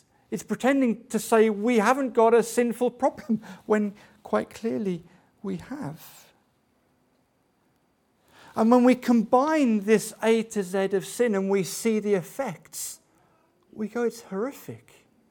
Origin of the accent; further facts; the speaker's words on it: United Kingdom; And because we're British, we do it a bit more politely than that.